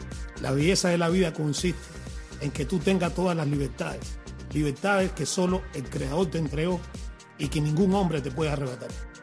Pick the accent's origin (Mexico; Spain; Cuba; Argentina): Cuba; vamos a pasar a la historia como esos cubanos que no guardamos silencio, que no nos quedamos callados, que en cualquier rincón del mundo y dentro de Cuba aportamos con un granito de arena.